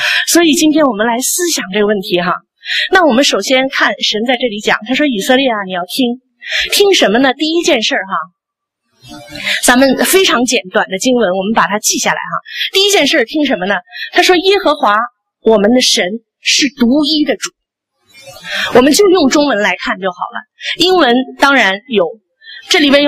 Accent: China; 我们都是从很多都是从大陆来的弟兄姊妹，我自己也是无神论背景。

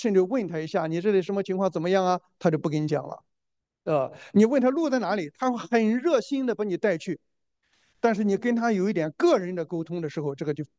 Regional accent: China; 那么我们中国人就是喜欢到哪里去哇啦哇啦哇啦，就拼命大声讲话，对吧？

